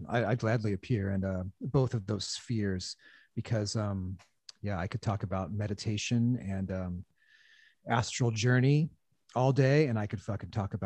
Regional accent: Olympia, Washington, United States; growing up in Olympia, which is an hour south of Seattle

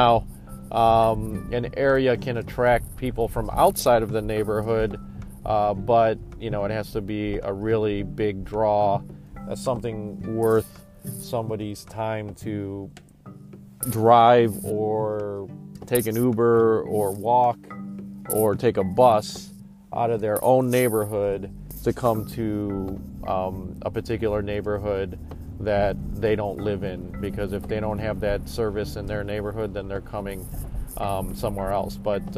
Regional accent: Cleveland, Ohio, United States; but I grew up in Cleveland

